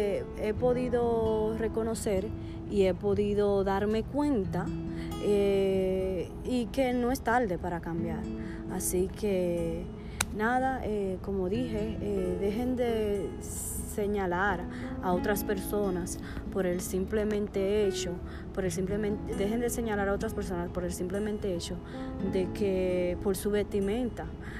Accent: Dominican Republic; a nuestro país, que viene, o sea, a mi país, que viene siendo República Dominicana.

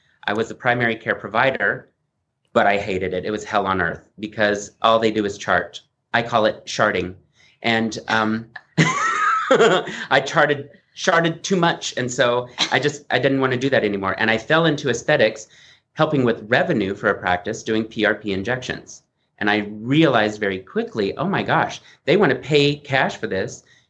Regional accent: Oklahoma, United States; I'm from Oklahoma. You can't tell because I had a dialect coach work that out, get that twang out because that just sounds uh-uh.

